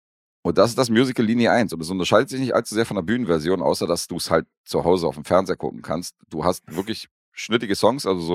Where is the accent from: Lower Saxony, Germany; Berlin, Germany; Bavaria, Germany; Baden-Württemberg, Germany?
Berlin, Germany; born there; ich bin ja Berliner, gebürtiger.